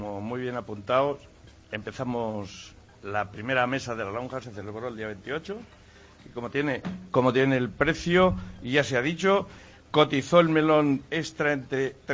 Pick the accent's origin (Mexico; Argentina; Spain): Spain; Castilla-La Mancha; como buenos manchegos somos un poco tercos